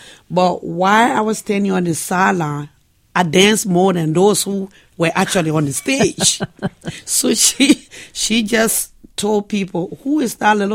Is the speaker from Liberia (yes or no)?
yes; Monrovia, Montserrado, Liberia; now in Philadelphia, United States; we grew up in Kinija, in Monrovia, a couple of miles from the capital city.